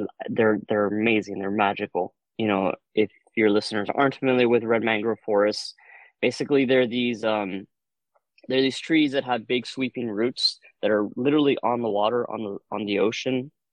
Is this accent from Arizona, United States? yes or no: no; Miami, Florida, United States; I was, yeah. Yep, I'm a native Miami.